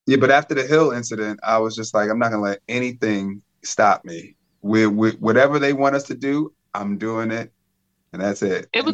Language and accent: English; Brooklyn, New York, United States; You know, I'm from Brooklyn.